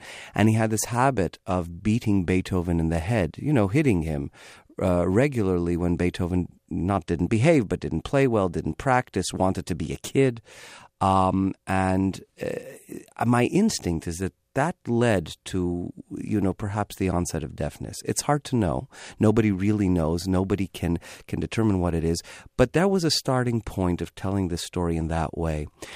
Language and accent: English; Montreal, Quebec, Canada; Yiddish at home. And it was like a shtetl with washing machines. That's what I grew up in Montreal. Everybody spoke with an accent.